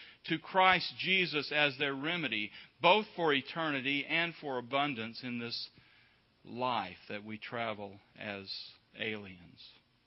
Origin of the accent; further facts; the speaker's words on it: Alabama, United States; Good evening, people. I'm from Alabama, so if you need an interpreter, just let me know.